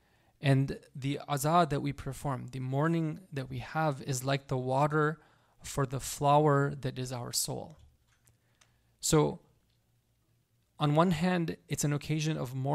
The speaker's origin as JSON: {"language": "English", "region": "California", "country": "United States", "said": "you can tell I come from Silicon Valley here, you know."}